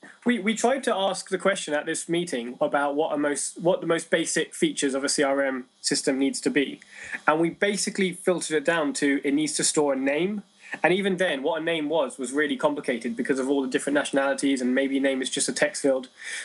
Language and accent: English; Manchester, North West England, United Kingdom; I'm from Manchester.